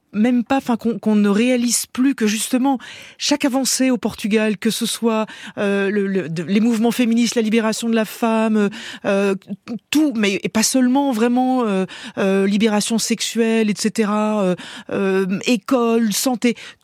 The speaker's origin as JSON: {"language": "French", "country": "France", "said": "et notamment chez nous en France, chez vos voisins immédiats, les Espagnols avec Vox"}